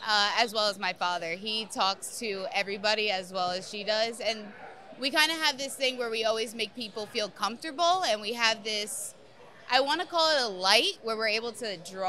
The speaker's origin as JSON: {"language": "English", "town": "Little Silver", "region": "New Jersey", "country": "United States", "tie": "born or raised there", "said": "I was born and raised in Little Silver, New Jersey. I always grew up in Monmouth County."}